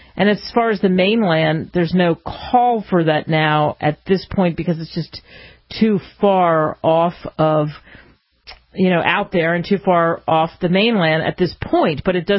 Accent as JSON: {"language": "English", "town": "Philadelphia", "region": "Pennsylvania", "country": "United States", "tie": "born or raised there", "said": "I've been to Baltimore many, many times growing up outside of Philadelphia"}